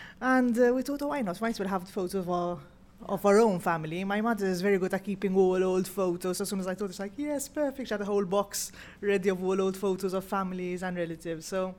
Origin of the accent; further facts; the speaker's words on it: Malta; I'm from Malta, so it's a Maltese kitchen.